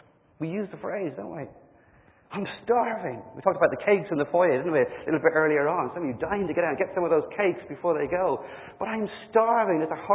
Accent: Dublin, Leinster, Ireland; now in Northern Ireland, United Kingdom; Or maybe I should say that if I grew up in Dublin and I'm living here in Northern Ireland

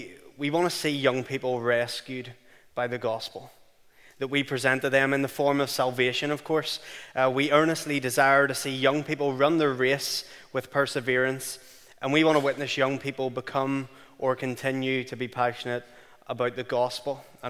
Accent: Belfast, Northern Ireland, United Kingdom; because I'm from the Shankill, that you probably don't understand it. … I'm from Belfast, for those of you who don't know much about me.

